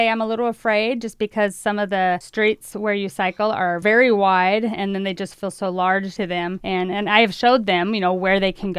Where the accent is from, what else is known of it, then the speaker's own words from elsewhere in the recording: Tucson, Arizona, United States; I think because I grew up in Tucson, I'm familiar with the city